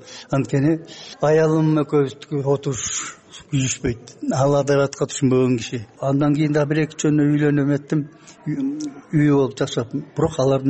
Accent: Bystrovka, Chuy Region, Kyrgyzstan; үйрөнбөй эле мен орустун арасында туулуп өсүм да. Быстровка деген биздин Кемин районунун борбору 80% эли орус болчу.

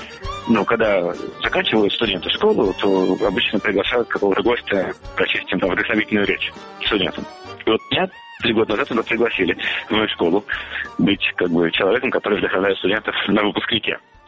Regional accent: Moscow, Russia; moved away; Я как человек из Москвы, не то что соответствуюсь, но да, все-таки я родился в Москве, я там вырос, и как бы моя бывшая родина

